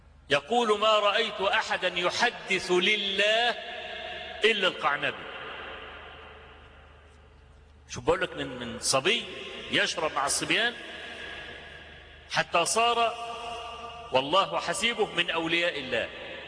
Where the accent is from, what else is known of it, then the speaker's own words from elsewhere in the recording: Egypt; والشارع ده قديما كان معروف بأنه شارع الراقصات والحانات والكلام ده